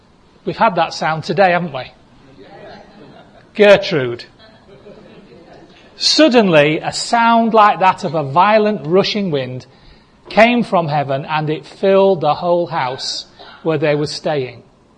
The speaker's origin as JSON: {"language": "English", "town": "Goole", "region": "Yorkshire and the Humber", "country": "United Kingdom", "tie": "born or raised there", "said": "I can say that because I was brought up in Ghoul."}